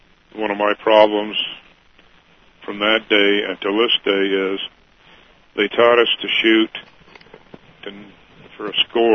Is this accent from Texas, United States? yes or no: no; Washington, United States; I was born in Prosser, Washington in November 1940. I grew up in the Yakima Valley.